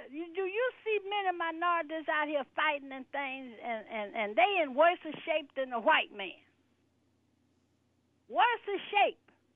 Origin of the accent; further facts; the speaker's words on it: Mississippi, United States; I come from Mississippi. I was seeing these monkey faces and all of this. I grew up